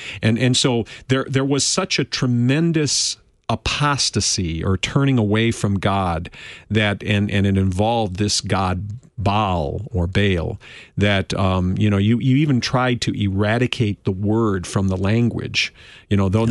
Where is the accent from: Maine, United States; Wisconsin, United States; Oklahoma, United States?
Wisconsin, United States; Milwaukee; the church that I grew up in Wisconsin, it was Grace Lutheran Church in Milwaukee